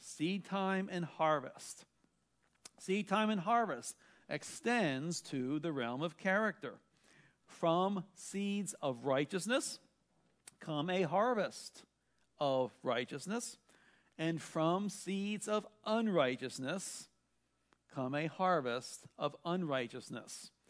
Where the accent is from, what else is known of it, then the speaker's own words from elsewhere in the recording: Baltimore, Maryland, United States; When I was young, growing up in Baltimore